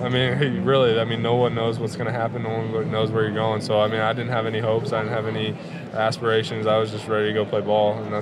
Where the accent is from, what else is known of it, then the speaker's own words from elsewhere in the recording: Iowa, United States; Well, I'm from Southern Iowa.